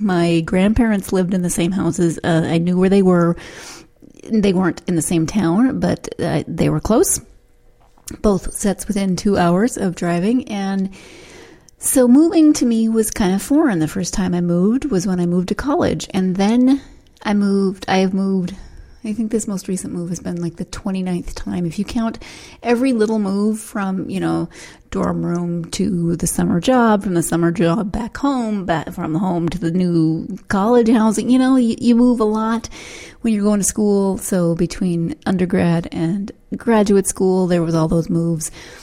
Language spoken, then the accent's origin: English; Montana, United States; also born or lived in California / Texas / Pennsylvania; I grew up in Montana. I have lived in California, in Texas, in Pennsylvania, and it's an adventure.